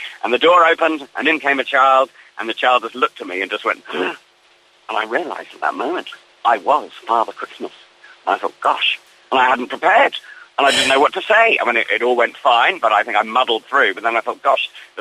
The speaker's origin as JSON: {"language": "English", "town": "Ringwood", "region": "South East England", "country": "United Kingdom", "tie": "born or raised there", "said": "I'm from Ringwood. I grew up in Ringwood, just down the road from Bournemouth."}